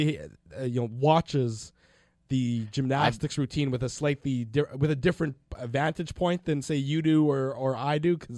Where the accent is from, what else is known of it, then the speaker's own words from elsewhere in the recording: Canada; obviously I'm from here, I'm Canadian